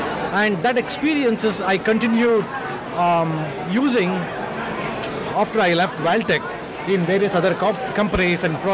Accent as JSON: {"language": "English", "country": "Australia", "said": "I'm really proud that being an Australian"}